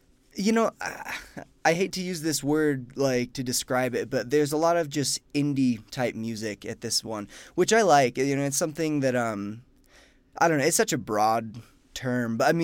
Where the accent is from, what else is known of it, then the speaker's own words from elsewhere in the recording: Spokane, Washington, United States; Yeah, I'm from Spokane, Washington.